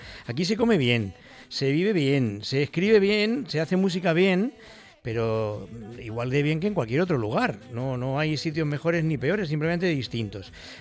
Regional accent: Valencian Community, Spain; yo soy de los que piensa que soy español y soy valenciano por pura casualidad, porque nací aquí.

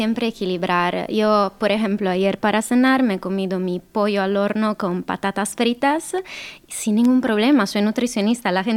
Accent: Italy; Spanish is a second language; yo que soy italiana

